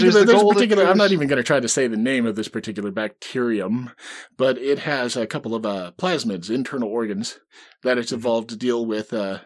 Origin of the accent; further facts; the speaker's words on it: Washington, United States; the geological history of my home state, Washington State, where just about everything happened